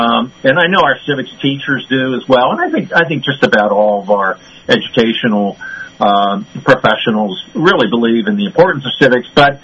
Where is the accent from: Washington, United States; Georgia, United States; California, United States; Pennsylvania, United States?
Pennsylvania, United States; Ellwood City; growing up in Elwood City in western Pennsylvania, I can remember my civics teacher.